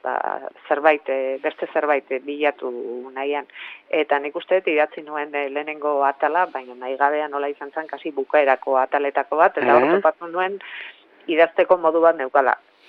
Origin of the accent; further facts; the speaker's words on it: Zumarraga, Basque Country, Spain; Zumarragakoa naiz, Zurrutikoa berez